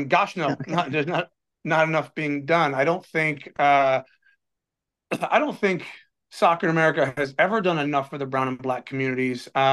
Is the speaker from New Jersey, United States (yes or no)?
yes; New Jersey, United States; I'm from New Jersey